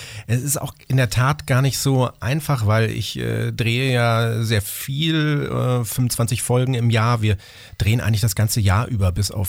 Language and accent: German; Munich, Bavaria, Germany; Also es spielt genau da, wo ich aufgewachsen bin, in den 80er Jahren in München, direkt neben einem damals sehr berühmten Freibad